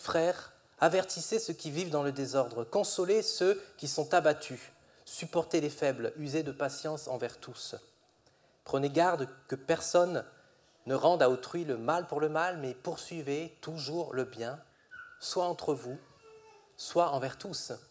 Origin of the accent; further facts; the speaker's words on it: France; c'est tout à fait normal, on est français.